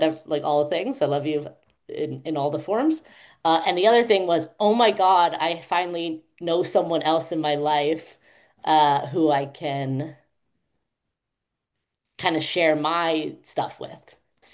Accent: New York, United States; I was a Jew from New York.

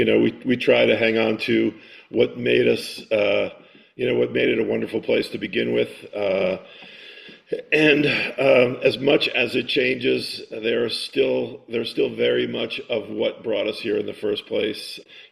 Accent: Englewood, New Jersey, United States; I was born in Englewood, New Jersey. I went to school in New Jersey.

